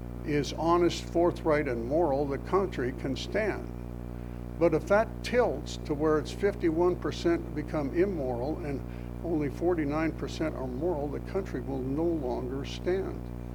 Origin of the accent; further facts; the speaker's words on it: Minnesota, United States; When I was a little boy growing up in Minnesota, off my father's farm there, we had a farm about 2 miles out of town